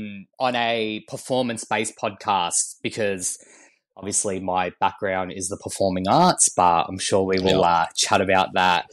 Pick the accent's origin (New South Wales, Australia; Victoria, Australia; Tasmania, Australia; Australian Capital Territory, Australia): Victoria, Australia; Melbourne; I was born and raised in Melbourne.